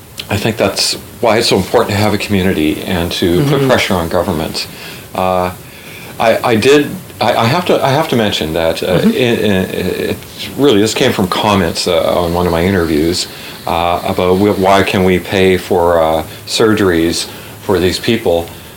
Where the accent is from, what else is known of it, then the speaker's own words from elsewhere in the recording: Saint John, New Brunswick, Canada; I was born and raised in New Brunswick. I'm a St. John girl.